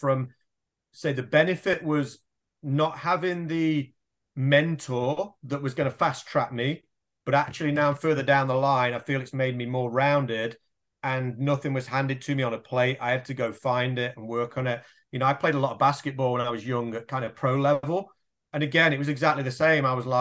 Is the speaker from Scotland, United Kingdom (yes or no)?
no; Derby, East Midlands, United Kingdom; I'm from Derby in the UK and it's a small city.